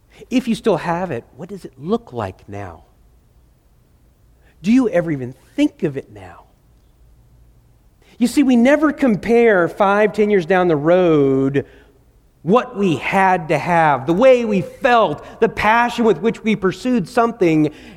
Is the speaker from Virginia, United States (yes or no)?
no; Dallas, Texas, United States; I remember growing up in Dallas. Within a period of about 3 years, I had 3 bikes stolen.